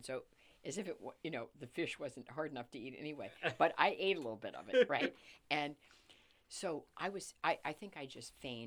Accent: Texas, United States; I was raised in Texas where you eat pork, beef, or chicken.

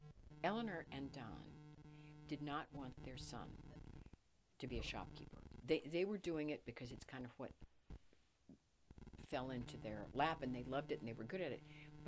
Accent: Texas, United States; I was raised in Texas where you eat pork, beef, or chicken.

